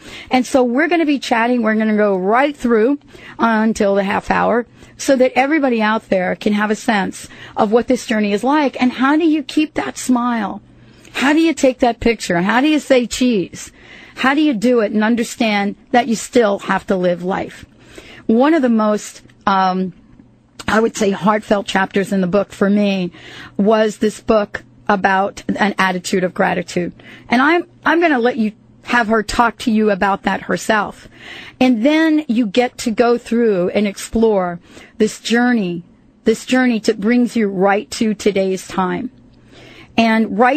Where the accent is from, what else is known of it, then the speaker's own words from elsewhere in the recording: New York City, New York, United States; also born or lived in New Jersey; And as I grew up in New York City and Jersey, of course, I got to be up close and personal with Kathy Lee on a regular basis.